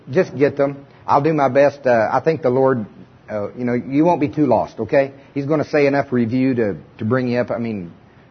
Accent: Oklahoma, United States; I'm from Oklahoma, Paul's kids.

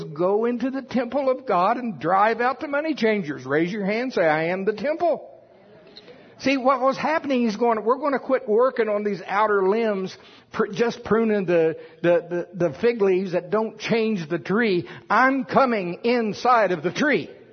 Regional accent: United States; I am from Pottawatomie County.

